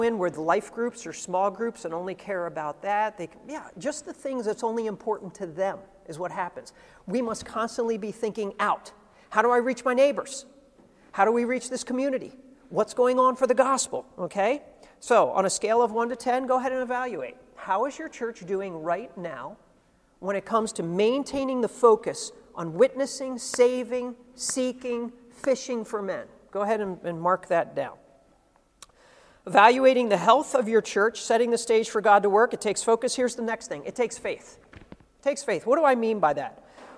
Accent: United States; I'm always amazed as an American. If it's 200 years old in America, it's old.

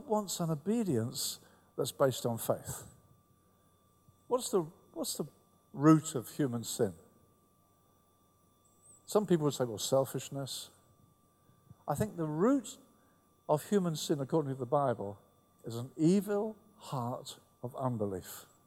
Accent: Brighton, South East England, United Kingdom; When we first tried to get a warehouse that we meet in my hometown of Brighton

